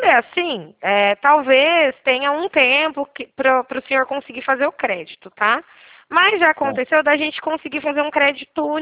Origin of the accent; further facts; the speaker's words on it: Leme, São Paulo, Brazil; Eu sou de Leme.